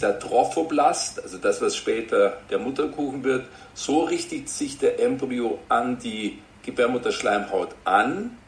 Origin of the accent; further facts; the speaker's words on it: Munich, Bavaria, Germany; Ich glaube, Sie sind aus Frankfurt, ich bin aus München.